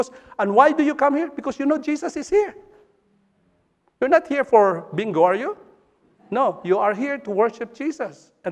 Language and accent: English; Philippines; now in United Kingdom; I think the difficulty I have as a Filipino who became British, and now I'm British but not Filipino. I don't have my passport yet.